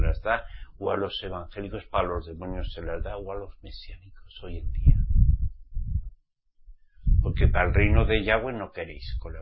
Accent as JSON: {"language": "Spanish", "country": "Spain", "tie": "born there", "said": "Yo soy español, Yo nací en España, Mi papá y mi mamá me trajeron en España"}